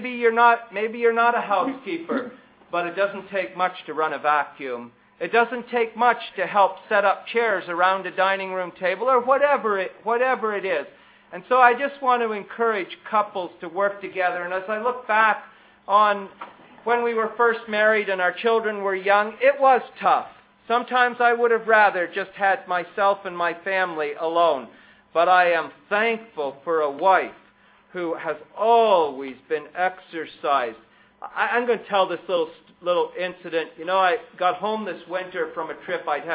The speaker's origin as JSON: {"language": "English", "country": "Canada", "said": "I'm always asked never to evangelize on the street because I'll be let go as a Canadian, but they're left behind as the targets for persecution."}